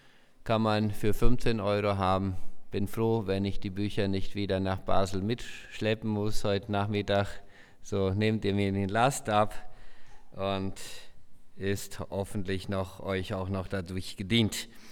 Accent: Chaco, Paraguay; Ich bin in Südamerika aufgewachsen, Chaco von Paraguay, in einer plattdeutschsprachigen Mennonitensiedlung, wo meine Eltern schon aufgewachsen sind. Meine Großeltern sind dort damals aus Kanada eingewandert.

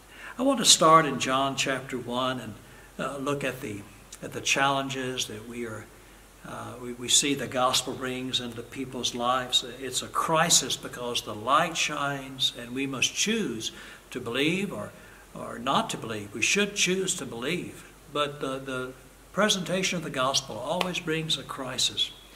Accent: United States; now in Germany; I'm an American, so I pray for America every day.

